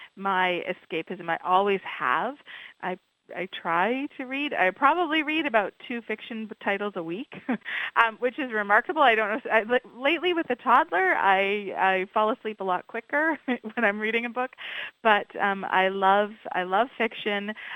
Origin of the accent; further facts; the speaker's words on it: Canada; And I am a Canadian girl, but I was living and working in the U.S. And every time I came home to Canada